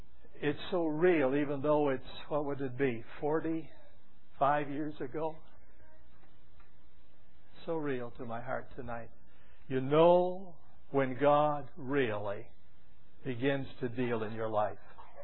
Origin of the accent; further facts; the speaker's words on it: South Dakota, United States; I grew up in South Dakota and I would take several hundred sheep up to the pasture.